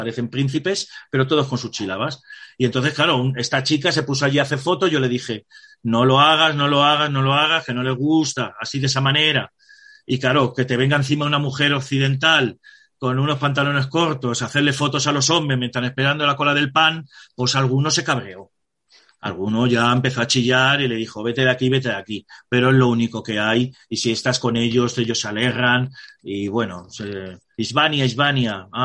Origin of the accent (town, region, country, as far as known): Spain